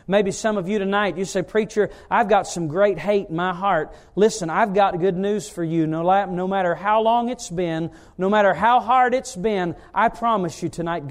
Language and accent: English; North Carolina, United States; I am from North Carolina, but I am smart too.